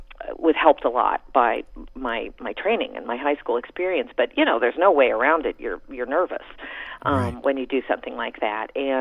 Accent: Norman, Oklahoma, United States; also born or lived in Michigan; I grew up in Norman, Oklahoma, and then, as I said, went to high school in Michigan.

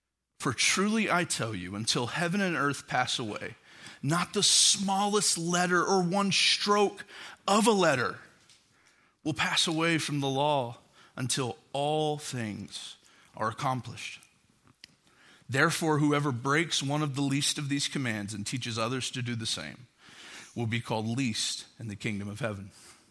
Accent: the South, United States; I'm from the South, and there's something just about like the Masters that brings out every Southern thing in me.

